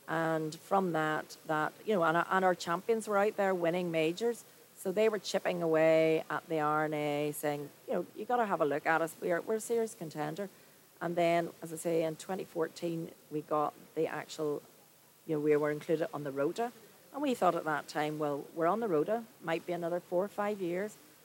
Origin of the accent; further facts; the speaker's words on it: Northern Ireland, United Kingdom; I'm from Northern Ireland.